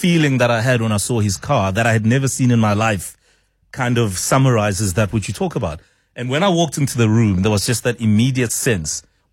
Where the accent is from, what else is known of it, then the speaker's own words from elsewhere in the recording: Soweto, Gauteng, South Africa; I grew up in Dube, Soweto.